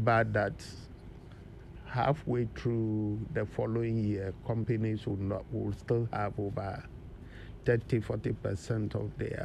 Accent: Damango, Savannah Region, Ghana; moved away; I'm not a Gonja person, even though I grew up in Damango.

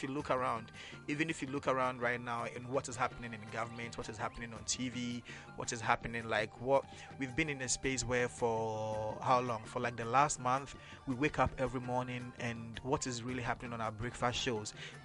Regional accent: Ghana; growing up in Ghana, right? Anyone who schooled in Ghana knows what social studies has been like.

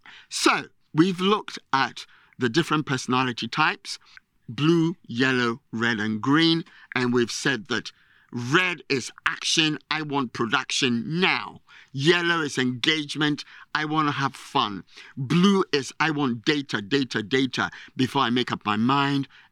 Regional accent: Ghana; Because typically, and I'm Ghanaian, we Ghanaians are not able to speak truth to power.

